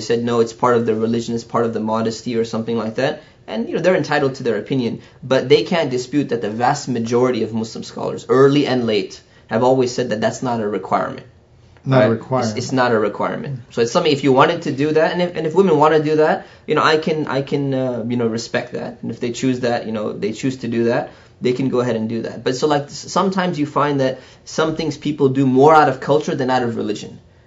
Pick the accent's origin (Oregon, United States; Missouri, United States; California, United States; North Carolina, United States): California, United States; I grew up in Orange County here. I grew up in a very, you know, mixed environment, different cultures and everything.